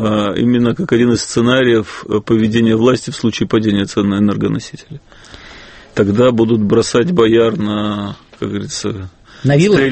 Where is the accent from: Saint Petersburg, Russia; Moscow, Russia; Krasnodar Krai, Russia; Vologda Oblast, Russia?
Saint Petersburg, Russia; поскольку я питерец